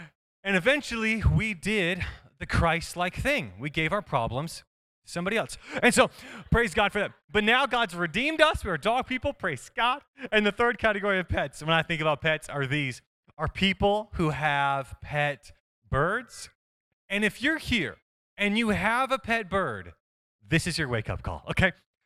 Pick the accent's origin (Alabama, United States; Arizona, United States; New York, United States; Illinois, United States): Arizona, United States; Phoenix; I'm from Phoenix, Arizona, and I'm married.